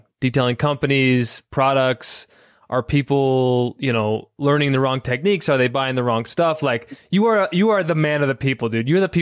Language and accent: English; United States; Like I'm American. I'm free.